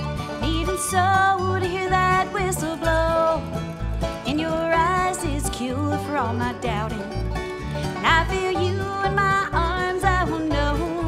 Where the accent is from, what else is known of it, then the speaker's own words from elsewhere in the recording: Mississippi, United States; I grew up in Mississippi for several years. I lived there, did most of my growing up in that area.